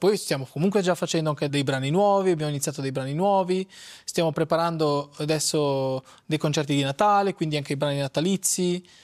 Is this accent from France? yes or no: no; South, Portugal; moved away; siccome io vengo dal Portogallo, loro hanno proprio piacere di andare in Portogallo, ecco, andremo nel paese in cui sono cresciuto, non sono nato lì, ma nella regione in cui sono cresciuto, il sud del Portogallo.